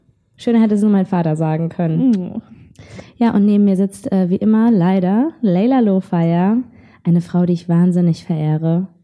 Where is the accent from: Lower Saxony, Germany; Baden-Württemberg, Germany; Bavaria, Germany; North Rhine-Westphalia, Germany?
North Rhine-Westphalia, Germany; now in Berlin, Germany; ich komme ja aus dem Ruhrgebiet, ne?